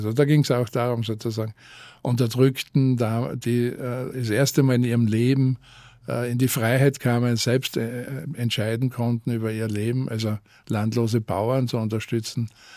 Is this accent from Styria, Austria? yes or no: yes; Styria, Austria; für mich als Steirer Bur aus der Provinz eine neue Welt